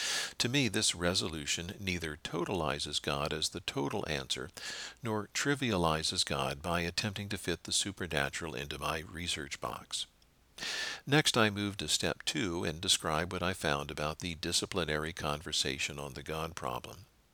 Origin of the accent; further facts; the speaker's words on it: Washington, District of Columbia, United States; I grew up in Washington, D.C. during the Cold War. After college, I spent a decade in publications management with Washington-based national nonprofits.